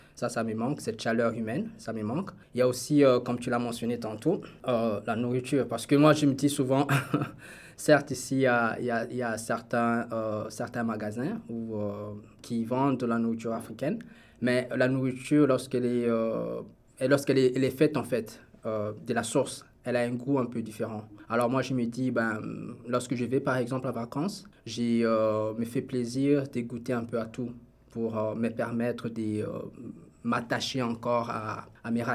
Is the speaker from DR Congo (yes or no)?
yes; Kinshasa, DR Congo; parce que je suis natif de Kinshasa, de la capitale du Congo.